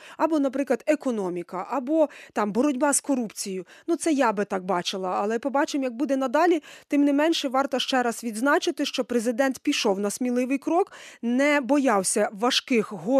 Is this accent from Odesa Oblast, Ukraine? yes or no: no; Rava-Ruska, Lviv Oblast, Ukraine; born there; Я з Равируської народилась на самому кордоні з Європейським Союзом, з Польщею, а відтак і з країною НАТО.